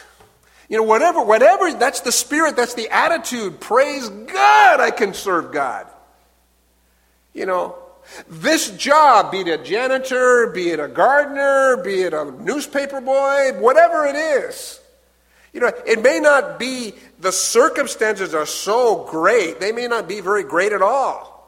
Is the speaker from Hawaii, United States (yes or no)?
no; Washington, United States; I ended up in Southern California. I'm from Washington State, up north.